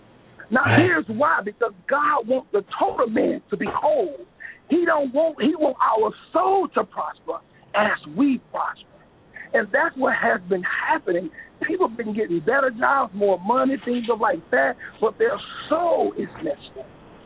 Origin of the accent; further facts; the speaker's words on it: Louisiana, United States; I called them sandwiches because I'm from Louisiana.